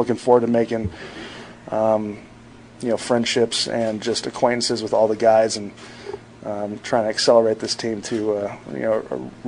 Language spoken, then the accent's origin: English; Texas, United States; I'm from Texas, so I'm really trying to figure out the whole hockey scene.